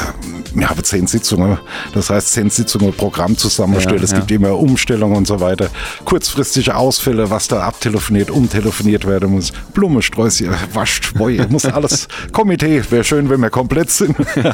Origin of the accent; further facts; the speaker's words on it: Mainz, Rhineland-Palatinate, Germany; Ja, als Mainzer Bub war ja klar.